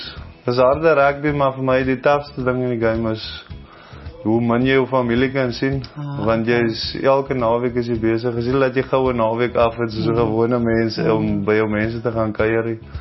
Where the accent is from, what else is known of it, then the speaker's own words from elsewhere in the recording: Swellendam, Western Cape, South Africa; Ek het in Swellendam groot geword